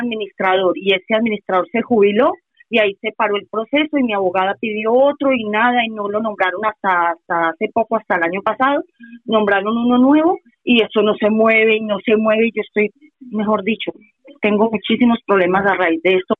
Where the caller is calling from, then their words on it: Villaverde, Community of Madrid, Spain; de Villaverde.